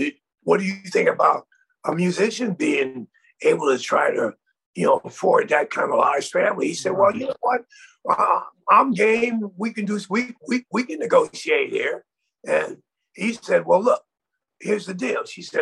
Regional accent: Springfield, Massachusetts, United States; also born or lived in New York; Yeah, I was born in New York, and I was the only one of my family was born in Harlem. And by the time I was like 6 months old, that's when they moved me up to Springfield. And so I essentially grew up in that incredible environment.

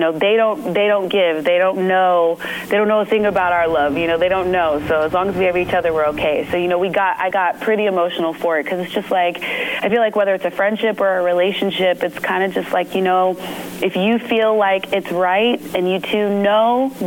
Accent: Arizona, United States; I grew up in Arizona as well, so I love desert landscape

